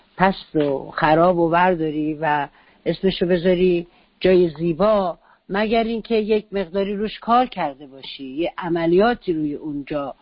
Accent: New Jersey, United States; من در نیوجرسی بزرگ شدم و در یک جای خیلی پستی، جای خیلی غیر خوبی بازی میکردم

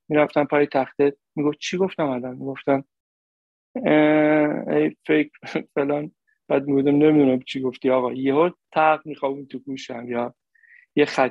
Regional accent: Tehran, Tehran Province, Iran; توی یکی از منطقه جنوب شهر تهران زندگی میکردیم

